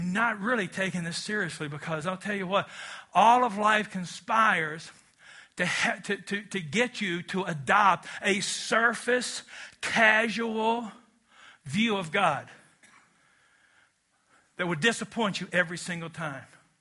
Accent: Kentucky, United States; I mean, I'm from Kentucky where you can get married when you're 18 years old.

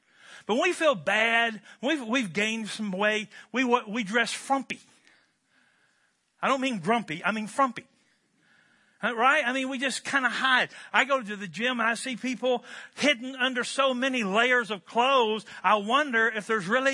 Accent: Wisconsin, United States; I'm a kid from Barron County.

